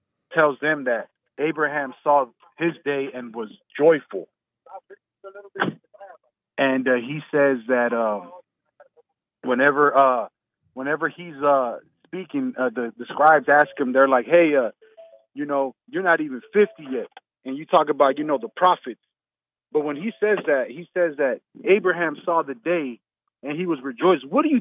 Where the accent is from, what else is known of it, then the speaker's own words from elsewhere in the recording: the South, United States; I'm not black, Jesse. I'm just from the South.